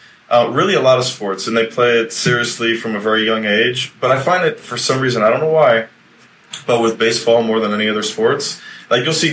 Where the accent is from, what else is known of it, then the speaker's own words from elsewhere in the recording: Miami, Florida, United States; I was born and raised here in Miami. I played baseball ever since I was like 4.